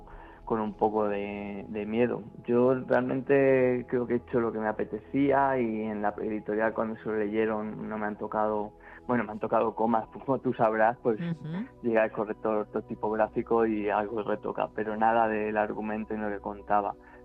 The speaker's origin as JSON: {"language": "Spanish", "region": "Castilla-La Mancha", "country": "Spain", "tie": "born or raised there", "lives_now": "Madrid, Spain", "said": "correr por los caminos de mi pueblo en los que no me encuentro a nadie, igual una hora, sobre el paisaje manchego este"}